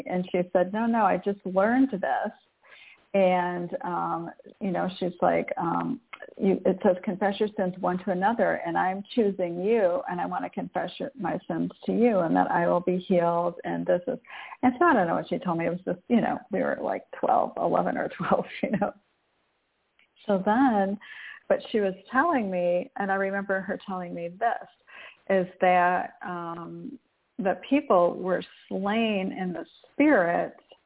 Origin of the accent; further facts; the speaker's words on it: Michigan, United States; I grew up in near Detroit, Michigan, just outside in the suburbs there.